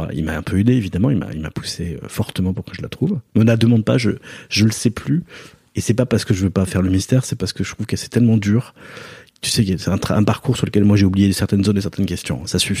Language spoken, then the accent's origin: French; Nouvelle-Aquitaine, France; Je viens du Pays Basque, bien sûr. Donc l'artiste, je suis né dans les années 70